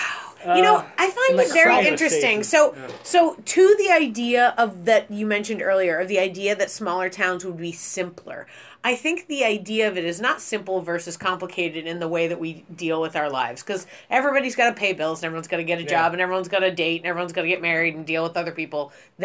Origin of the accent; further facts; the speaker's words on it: Boston, Massachusetts, United States; Like whenever I went to New York City, I'm from Boston.